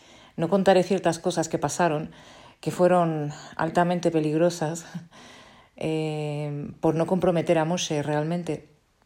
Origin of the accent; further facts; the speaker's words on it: Spain; yo siendo española